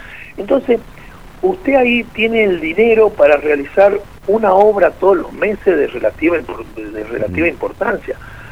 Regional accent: Argentina; El problema somos los argentinos

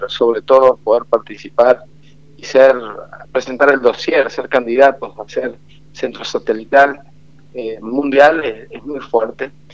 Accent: San Juan, Argentina; Y eso nos permite a los sanjuaninos seguir creciendo como provincia y en San Juan

